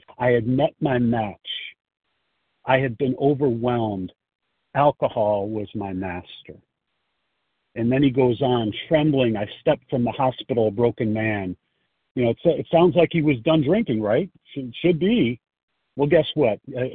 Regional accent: Chicago, Illinois, United States; I'm from Chicago

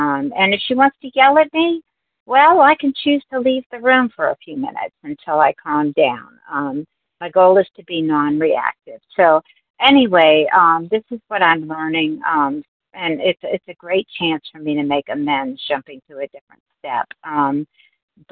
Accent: Virginia, United States; I'm from Virginia

